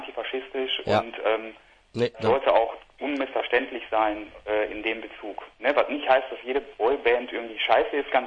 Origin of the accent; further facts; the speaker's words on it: Hamm, North Rhine-Westphalia, Germany; also ursprünglich sind wir alle aus Hamm-Bischerhösen sogar. Genau. Und haben halt alle in der Nachbarschaft gewohnt und sind zusammen groß geworden.